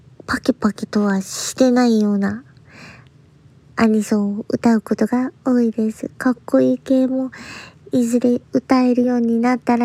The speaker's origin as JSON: {"language": "Japanese", "region": "Aichi", "country": "Japan", "said": "出身地は愛知県です。"}